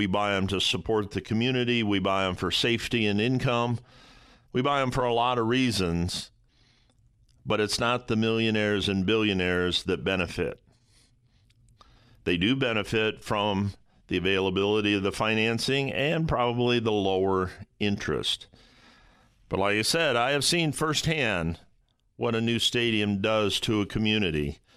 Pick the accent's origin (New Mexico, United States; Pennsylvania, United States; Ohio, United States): Ohio, United States; Toledo; My hometown of Toledo, Ohio